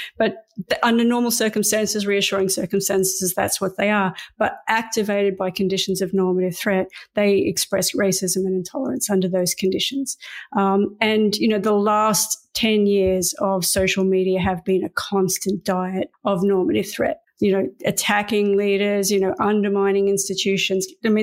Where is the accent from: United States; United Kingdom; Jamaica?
United Kingdom; And so now we're British and we've done things